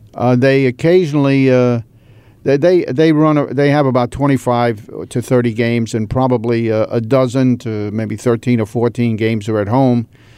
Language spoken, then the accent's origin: English; New York, United States; my parents, Greek immigrants. I was born in Hell's Kitchen, raised there, moved to Astoria, which was a big step up from the slums of New York, living in a railroad flat.